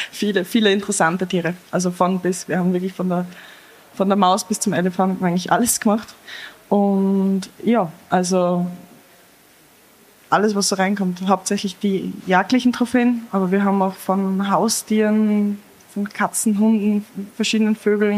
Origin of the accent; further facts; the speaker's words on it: Styria, Austria; Ja, also ich komme aus der Steiermark